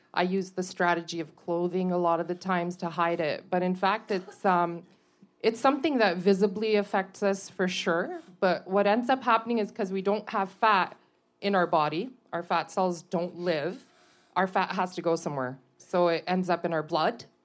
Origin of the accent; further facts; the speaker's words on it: Montreal, Quebec, Canada; born there; So I was born in Montreal